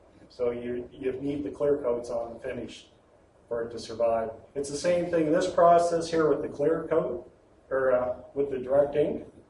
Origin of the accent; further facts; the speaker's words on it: Halifax, Nova Scotia, Canada; So I'm from Halifax, Nova Scotia. So we're located on the east coast of Canada.